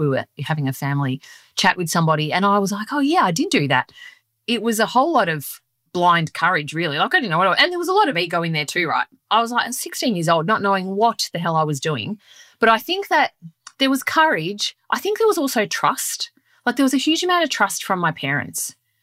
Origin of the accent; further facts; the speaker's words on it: Sicily, Italy; accent: Sicilian; first language Sicilian; English is a second language; I went to primary school speaking only Italian. And on top of that, my Sicilian dialect, which is my first language. So English was a language that I picked up through being a young kid and being a sponge and absorbing it.